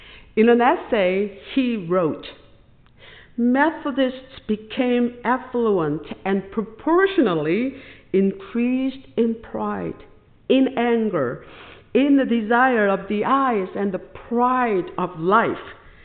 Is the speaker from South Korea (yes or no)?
yes; South Korea; I can't wait to revisit my home country where I discovered Jesus' amazing love for me and dreamed with God and learned to act in bold faith.